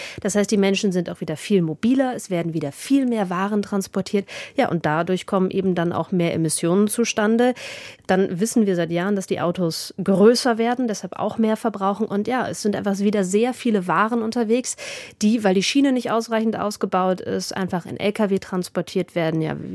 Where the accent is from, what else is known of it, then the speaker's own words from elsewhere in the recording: Northern Germany, Germany; Ich komme ja aus Norddeutschland, bei uns ist zwischen den Weiden immer ein Graben